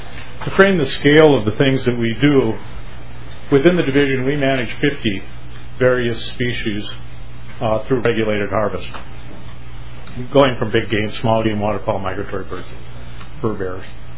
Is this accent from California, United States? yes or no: no; Grand Rapids, Minnesota, United States; The National Rough Grouse Hunt is conducted in Grand Rapids, my hometown.